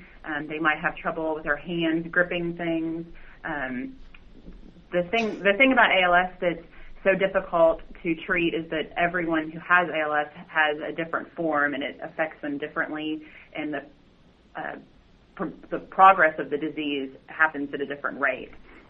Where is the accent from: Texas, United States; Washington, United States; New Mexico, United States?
Texas, United States; I actually grew up in the Dallas-Fort Worth area.